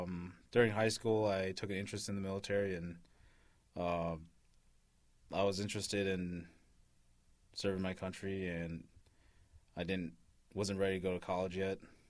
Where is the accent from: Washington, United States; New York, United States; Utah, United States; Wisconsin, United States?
Wisconsin, United States; Madison; born there; I was born in Madison, Wisconsin, in November 8th, 1986.